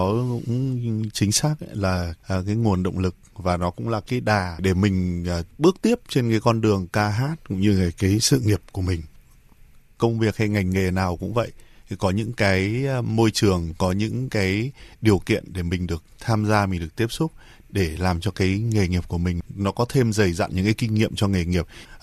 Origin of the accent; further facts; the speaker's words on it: Hanoi, Vietnam; Anh thì anh cũng có rất là nhiều tình cảm đối với Hà Nội. Từ khi mình còn bé thì ông bà rồi bố mẹ đưa đi chơi như thế nào